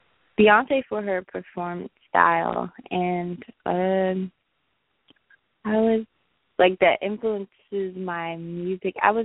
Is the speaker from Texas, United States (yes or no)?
no; Washington, District of Columbia, United States; I am from Washington, D.C. Awesome. But my family is from Barbados. So I say I'm from Barbados a lot, but I'm not. I was born in the States.